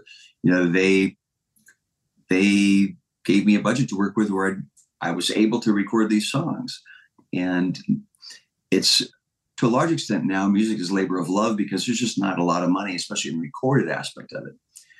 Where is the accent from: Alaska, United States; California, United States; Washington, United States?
Alaska, United States; Fairbanks; I was born in Fairbanks, Alaska, and the thriving musical metropolis, as it's well known for, not.